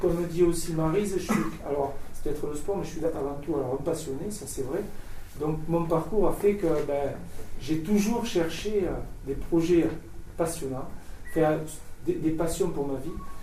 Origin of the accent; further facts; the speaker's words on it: Bagnères-de-Bigorre, Occitanie, France; moved away; Je suis natif de Bagnères-de-Bigorre. Je suis un haut-pyrénéen. Ouais, je sais. Haut-pyrénéen avant tout.